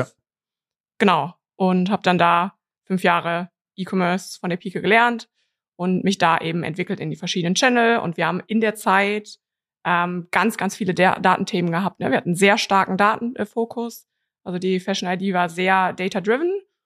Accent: Cologne, North Rhine-Westphalia, Germany; bin aus Köln

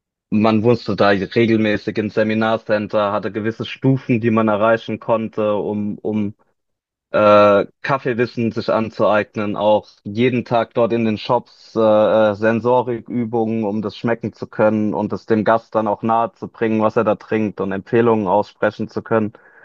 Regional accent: Lampertheim, Hesse, Germany; now in Worms, Germany; Ich bin in Worms geboren und Lambertheim groß geworden, also in Hessen. Aber nimmt es alles nicht viel. Zugezogen in Worms vor jetzt 12 Jahren

